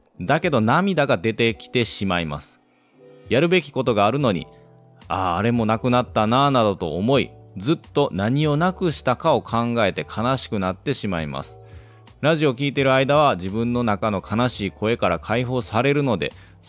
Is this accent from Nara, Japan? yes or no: yes; Nara, Japan; 僕が今実家奈良で、今奈良に住んでるんで、僕の実家とは比較的距離は近いんですよ